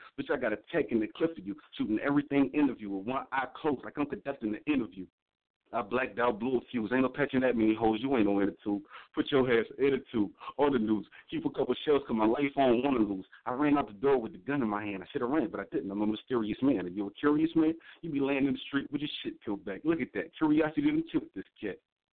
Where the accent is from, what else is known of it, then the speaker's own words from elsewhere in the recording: South Carolina, United States; I'm from South Carolina.